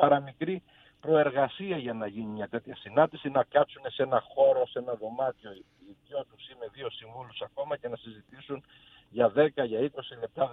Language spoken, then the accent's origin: Greek; Peloponnese, Greece; Εκτός είμαι Πελοποννήσιος, γιορτάζω 17 Δεκέμβρη.